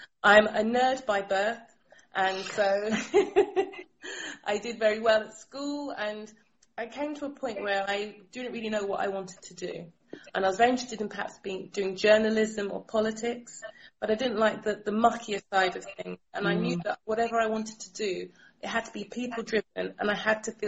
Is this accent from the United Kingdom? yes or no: yes; London, United Kingdom; born there; Well, I'm a Londoner by birth. So my parents are Sierra Leonean expats, as I like to call them, and they came here many moons ago, and I was created a twinkle in their eye in the late 79